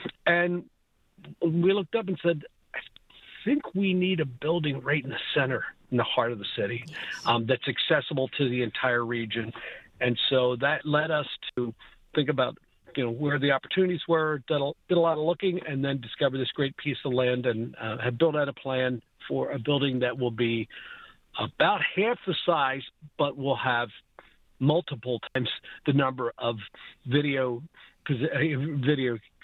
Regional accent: Pennsylvania, United States; so I grew up outside of Philly.

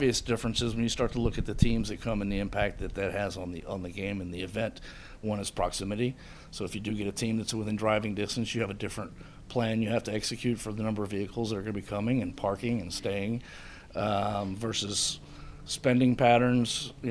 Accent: New Orleans, Louisiana, United States; I came from New Orleans, where for 25 years, major event would come.

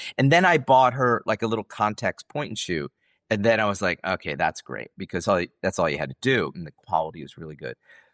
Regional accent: Rochester, New York, United States; growing up in Rochester, Bausch & Lomb, Kodak, everything starts imploding.

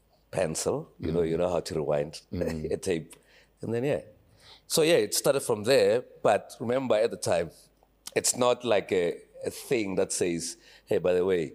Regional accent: Mabopane, Gauteng, South Africa; also born or lived in Atteridgeville; Atteridgeville, but raised in Mabopane, also Pretoria. My childhood mostly is from Mabopane, even though I was born in Atteridgeville.

